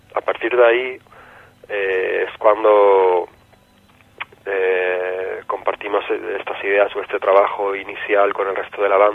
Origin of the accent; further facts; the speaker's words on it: Tenerife, Canary Islands, Spain; now in Gran Canaria, Spain; Yo actualmente resido en la isla de Gran Canaria, aunque soy natural de Tenerife.